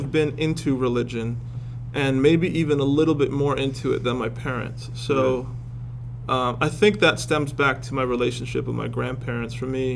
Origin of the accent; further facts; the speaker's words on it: Boston, Massachusetts, United States; also born or lived in Chandigarh, India; Well, I grew up in Boston, Cambridge, and then the suburbs of that area. I was born in Chandigarh, India.